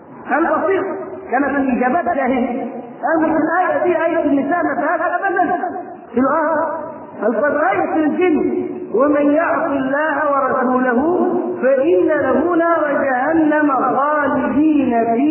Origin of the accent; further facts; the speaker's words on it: Egypt; وبدأ ينتشر فكر التكفير في قرى مصر ومدنها وصل إلى قريتي.